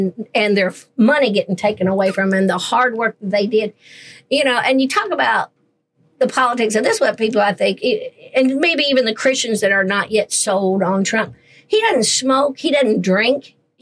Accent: Nashville, Tennessee, United States; I come from Nashville, Tennessee. There's a honky tonk on every corner.

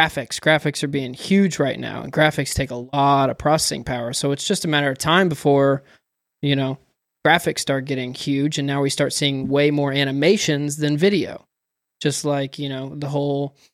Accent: Philpott, Kentucky, United States; also born or lived in Evansville; So I was actually born in Evansville, moved to Philpott, Kentucky, lived there for about 5 years.

